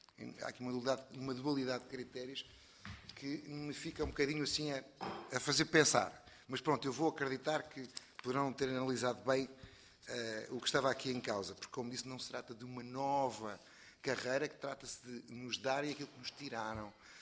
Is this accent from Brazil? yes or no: no; Portugal; como bom português tento atingi-lo de outra